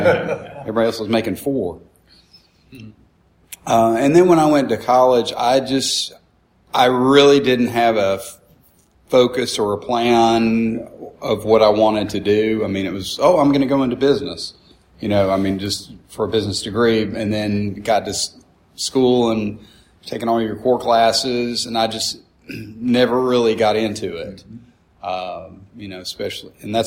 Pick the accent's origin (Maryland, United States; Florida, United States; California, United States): Maryland, United States; Cumberland; born there; Okay, I was born in Cumberland, Maryland. My family were kind of railroad people. Grandfather worked for the railroad, my dad did. So my dad got transferred a lot.